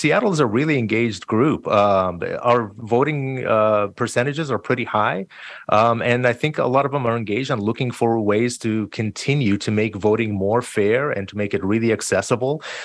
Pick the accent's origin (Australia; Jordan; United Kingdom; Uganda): Jordan; now in United States; I came to the States in 94. I'm an immigrant. I'm Palestinian, but I was born and raised in Jordan. And I got my citizenship in July of 2001.